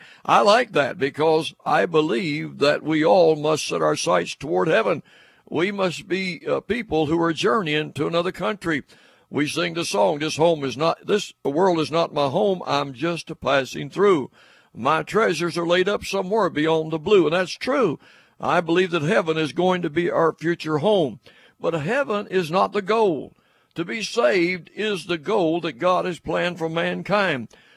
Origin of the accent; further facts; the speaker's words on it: Williamson, West Virginia, United States; I was born in Mingo County. I was born in Williamson, West Virginia back in 1935. I was born to West Virginian. I've lived in West Virginia all my life. I will die West Virginian